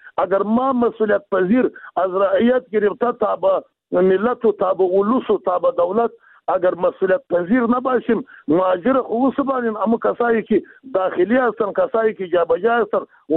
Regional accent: Afghanistan; ما مردم افغانستان به هر صورت خودی ما افغان هستیم، از افغانستان هستیم.

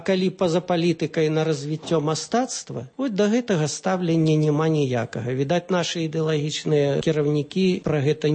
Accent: Dzyaraunaya, Grodno Region, Belarus; я родам з Дзяраўной, са Слонімскага района.

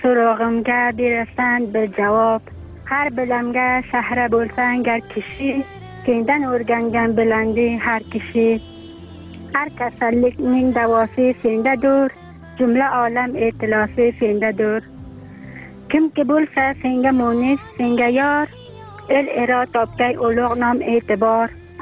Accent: Afghanistan; چون در همه ما افغان هستیم،

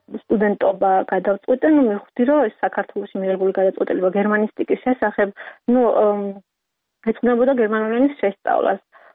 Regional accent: Khoni, Imereti, Georgia; moved away as an adult; also born or lived in Tbilisi; მე უკვე სკოლა დავამთავრე, ხონის რაიონში დავამთავრე სკოლა. შემდეგ წავედი თბილისში სასწავლებლად გერმანისტიკაზე.

